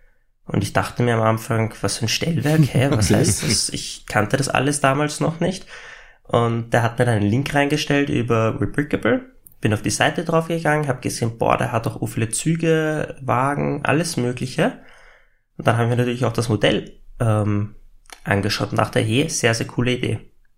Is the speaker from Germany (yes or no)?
no; Austria; ich komme aus Österreich